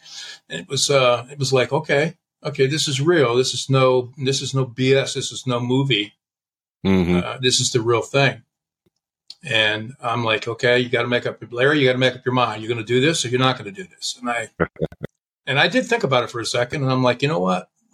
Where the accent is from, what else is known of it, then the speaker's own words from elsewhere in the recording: San Diego, California, United States; I grew up in San Diego with a lot of gang violence, so I've seen people stabbed.